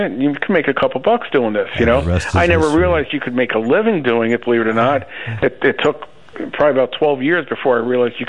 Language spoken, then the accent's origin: English; Chester, New York, United States; also born or lived in Bronx; now in Delaware, United States; Yes, I was born in the Bronx, and that's where my parents are from. And 1969, my parents moved upstate an hour or two to Orange County, to Chester, Chester, New York.